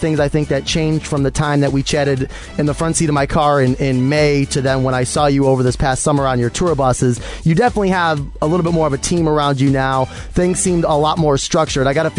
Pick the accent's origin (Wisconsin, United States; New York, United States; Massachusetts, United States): New York, United States; Niagara Falls; I grew up in Niagara Falls, New York, so I grew up, like, right on the border